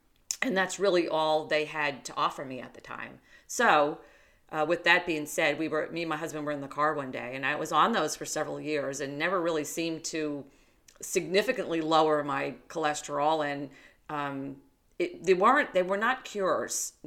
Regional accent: New York, United States; accent: East Coast; Well, as you could probably tell from a little bit of my accent, I am originally from the East Coast. I'm from New York. That's where I was born and raised there.

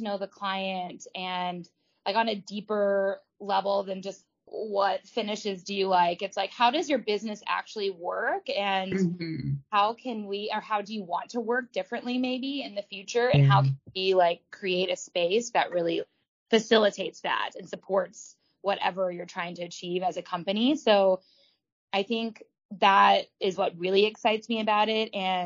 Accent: Dallas, Texas, United States; I grew up in Dallas, yeah.

